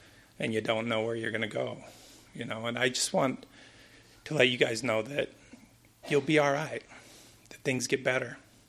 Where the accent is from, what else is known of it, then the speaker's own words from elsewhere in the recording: Pleasant Grove, Utah, United States; I'm from Pleasant Grove. I like to say that I'm from the compound down in Utah County.